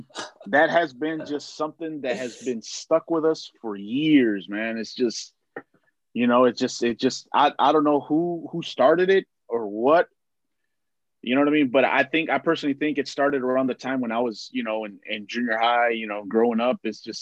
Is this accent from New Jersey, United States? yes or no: no; Donna, Texas, United States; also born or lived in Dallas; I was a baby. So I was raised in Donna. I was born in Dallas, raised in Donna.